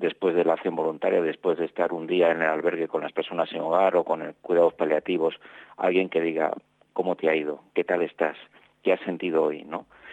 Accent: Spain; acá en mi país hay una localidad que se llama Atapuerca

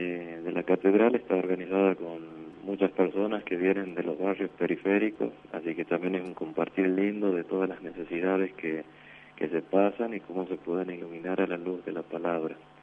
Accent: Anillaco, La Rioja, Argentina; Sí, yo soy de La Rioja de Anillaco.

